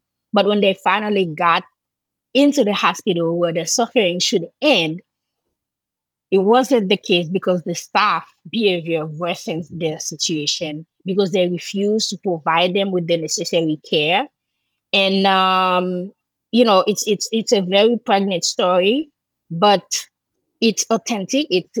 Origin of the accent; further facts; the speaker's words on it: Jacmel, Sud-Est, Haiti; And the road leading to Jacmel, my hometown, was closed through Martissant